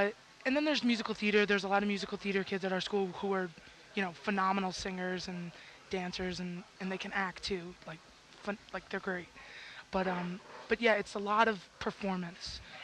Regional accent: New Jersey, United States; I'm from New Jersey.

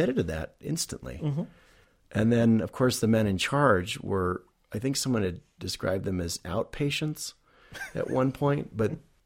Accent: New Mexico, United States; I said, "I came from New Mexico. This is our land. This is my daughter's land." I said, "I came here from New Mexico to tell you to get the hell off our land."

